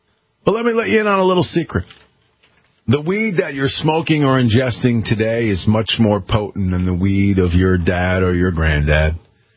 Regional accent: Connecticut, United States; my home state of Connecticut

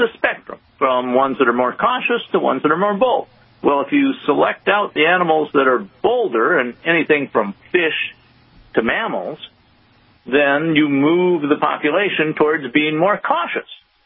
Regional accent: India; They have quite a few wolf attacks in Indian, and I'm East Indian, villages, too.

